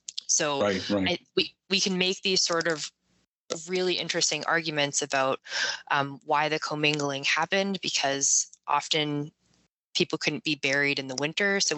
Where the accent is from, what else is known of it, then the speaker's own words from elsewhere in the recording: Canada; I'm Canadian originally.